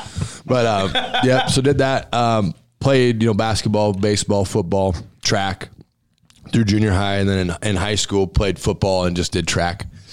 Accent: Grand Island, Nebraska, United States; Pat, I grew up in Grand Island, Nebraska.

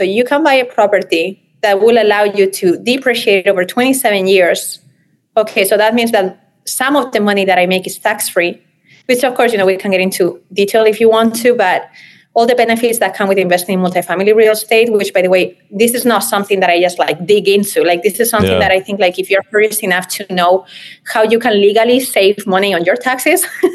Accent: Spain; I'm from Spain and the way I was raised, I'm just very genuine and passionate about everything I do.

